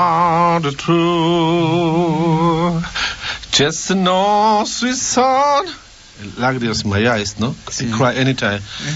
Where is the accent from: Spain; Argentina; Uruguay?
Uruguay; Soy oriundo del Uruguay.